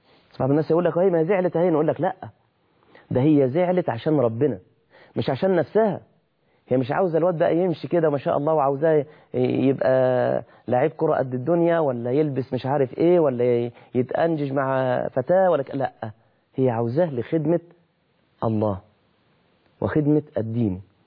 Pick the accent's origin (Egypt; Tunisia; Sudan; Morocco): Egypt; Mansoura, Dakahlia; زي ما بتقال عندنا في المنصورة مثلا